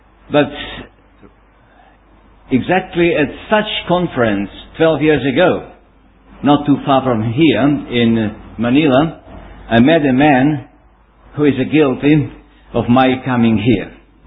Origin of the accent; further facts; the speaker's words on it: Vojvodina, Serbia; I grew up in Serbia, north part of Serbia, which used to be and still is part of Yugoslavia.